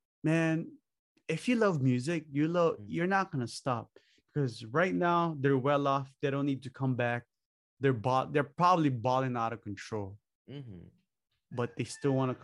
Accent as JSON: {"language": "English", "country": "Philippines", "said": "For me as a Filipino"}